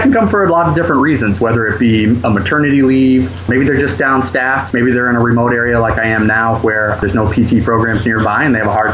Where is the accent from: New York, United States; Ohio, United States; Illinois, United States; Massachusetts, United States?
Massachusetts, United States; I'm from just outside of Boston originally.